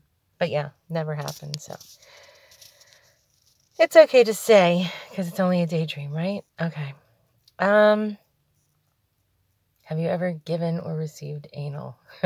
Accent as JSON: {"language": "English", "town": "New York City", "region": "New York", "country": "United States", "said": "Yeah, it's aunt. I'm a New Yorker, so it's, you know, that's how it comes out."}